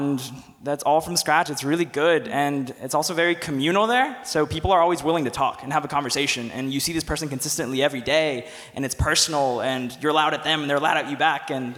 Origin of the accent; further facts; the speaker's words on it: Colombia; I'm from Colombia, by the way.